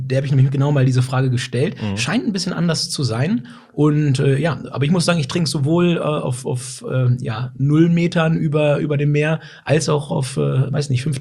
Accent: Lower Saxony, Germany; tatsächlich komme ich ganz ursprünglich aus dem Weserbergland, von einem ehemals kleinen Bauernhof und bin halt viel mit Tieren aufgewachsen in der Natur.

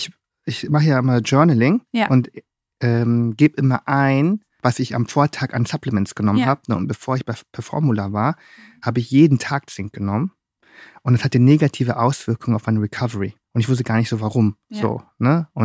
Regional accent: Hamburg, Germany; kenne ich als Hamburger nicht.

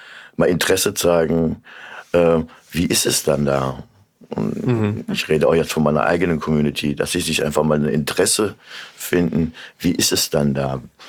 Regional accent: Korbach, Hesse, Germany; now in Kassel, Germany; Ich bin Kassler, Kasselener. Ich komme ursprünglich aus Korbach. Es ist meine Heimat. Auch wenn andere sagen, nein, deine Heimat ist aus der Türkei.

